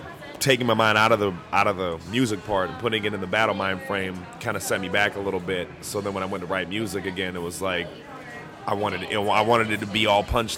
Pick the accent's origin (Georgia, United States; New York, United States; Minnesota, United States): Minnesota, United States; Whittier; Yeah, I was born and raised in Whittier on 26th and 3rd.